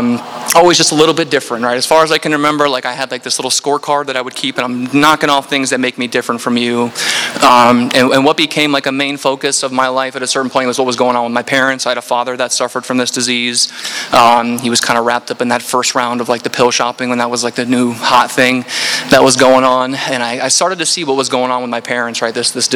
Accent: Largo, United States; Growing up, I grew up in Largo, and I can remember like kids my age calling it like Larghetto.

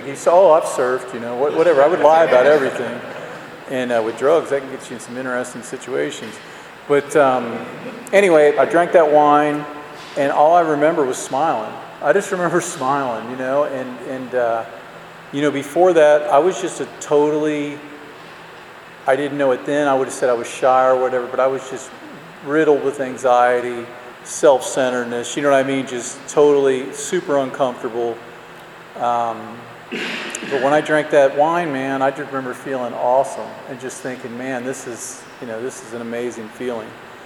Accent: Ohio, United States; it was like November, I'm from Ohio, and it was like, you know, just getting dark.

